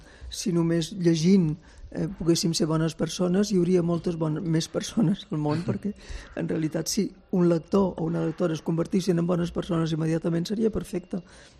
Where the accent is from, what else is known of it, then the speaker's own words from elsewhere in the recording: Balearic Islands, Spain; Les balears, jo soc mallorquina.